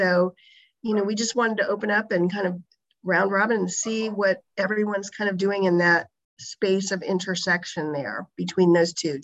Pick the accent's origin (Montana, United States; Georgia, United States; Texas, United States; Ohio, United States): Ohio, United States; Cincinnati; So as Lisa said … from Cincinnati, Ohio